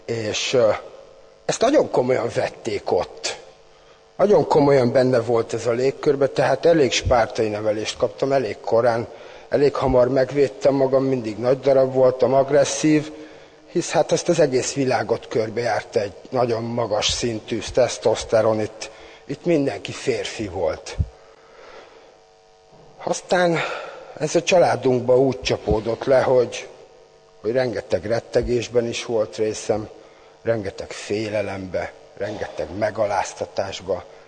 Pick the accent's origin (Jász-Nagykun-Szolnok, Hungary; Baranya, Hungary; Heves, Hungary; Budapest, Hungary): Baranya, Hungary; Komló; born there; 45 esztendős vagyok … Komlón születtem, ez egy bányász város a Mecsek közepén, az erdő közepén, szénbányászat folyik ott, 200 esztendeje.